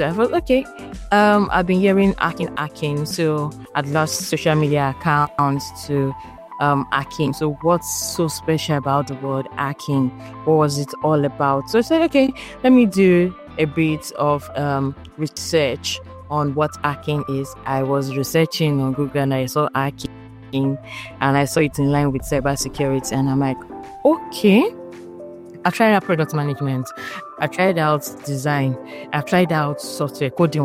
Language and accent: English; Nigeria; I'm from Nigeria, I'm a cybersecurity analyst, and I speak German.